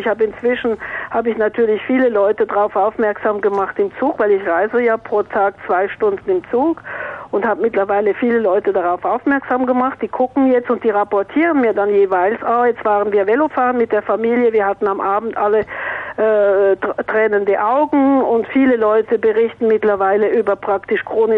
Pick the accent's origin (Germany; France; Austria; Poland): France; Ich bin auf dem Hof aufgewachsen in Frankreich, auf einem Bauernhof, einem großen Bauernhof.